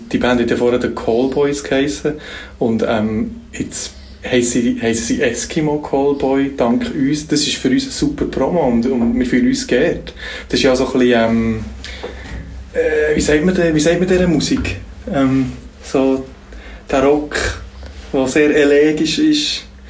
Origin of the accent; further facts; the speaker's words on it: Schwarzenburg, Bern, Switzerland; dort, wo ich aufgewachsen bin, in Schwarzenburg, beim Wasserreservoir